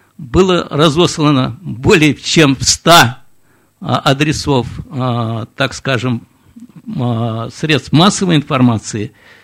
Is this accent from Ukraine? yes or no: no; Tashkent, Uzbekistan; moved away; я сам из Узбекистана, из Ташкента, 16 лет назад приехал сюда.